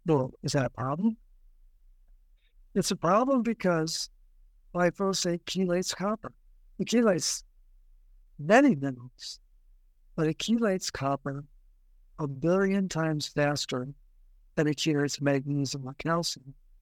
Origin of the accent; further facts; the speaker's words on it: Baltimore, Maryland, United States; I grew up in Baltimore, Cleveland Dairy was the dairy that they deserved milk.